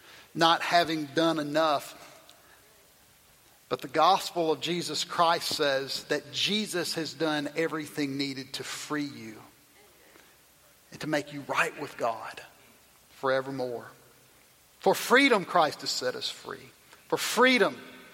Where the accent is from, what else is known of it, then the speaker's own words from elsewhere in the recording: Tylertown, Mississippi, United States; So I grew in South Mississippi, the little city that I grew up in, Tylertown, was the only city, town in the whole county.